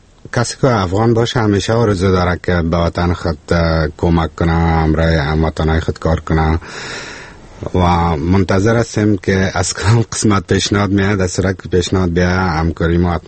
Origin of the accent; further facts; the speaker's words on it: Kabul, Afghanistan; من خودم از کابل هستم.